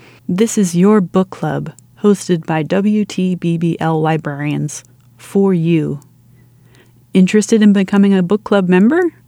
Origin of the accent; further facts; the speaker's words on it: Honolulu, Hawaii, United States; also born or lived in Nebraska / Utah; I was born in Nebraska, but spent most of my childhood in Honolulu, Hawaii, before moving to northern Utah.